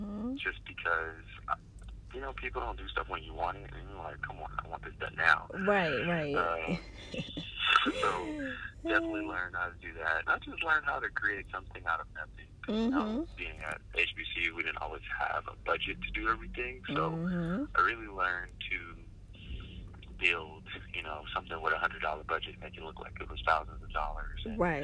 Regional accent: Oakland, California, United States; also born or lived in Dallas; It was actually a culture shock because I grew up in Oakland, so I was still a city boy, and then Dallas was kind of a city

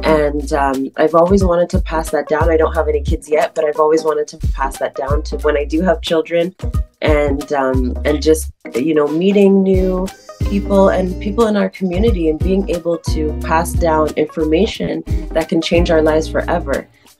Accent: Canada; now in United States; Growing up in Canada, being born and raised here, and coming to the States a lot of the times

